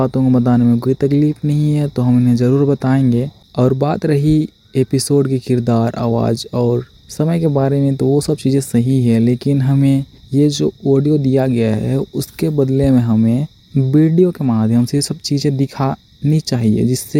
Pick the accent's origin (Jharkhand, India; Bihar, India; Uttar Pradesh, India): Jharkhand, India; Kamda; मैं तोरपा प्रखंड के कमडा गांव का रहने वाला हूँ।